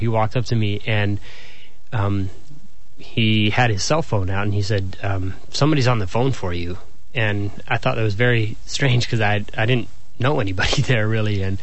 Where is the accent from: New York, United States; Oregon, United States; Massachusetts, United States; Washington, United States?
Washington, United States; Seattle; born there; I was born here in Seattle, and I'm very familiar with the city